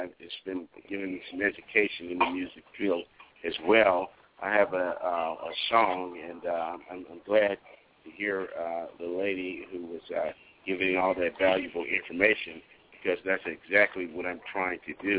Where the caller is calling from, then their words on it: Phoenix, Arizona, United States; I'm calling in from Phoenix, Arizona.